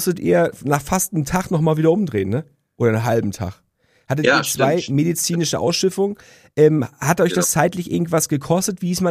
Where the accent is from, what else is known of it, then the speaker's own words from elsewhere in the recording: Northern Germany, Germany; als Norddeutscher